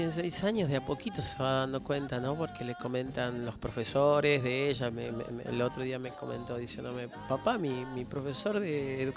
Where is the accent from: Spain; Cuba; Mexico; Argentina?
Argentina; San Salvador de Jujuy, Jujuy; born there; mi madre era de Abrapampa, yo nací en San Salvador, pero bueno. me siento también como un agropampeño más.